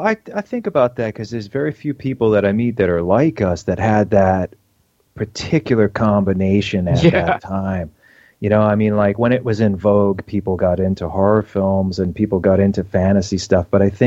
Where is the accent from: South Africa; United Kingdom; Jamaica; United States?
United States; New York; I grew up in New York, and I went to film school in New York, and currently not living in New York at the moment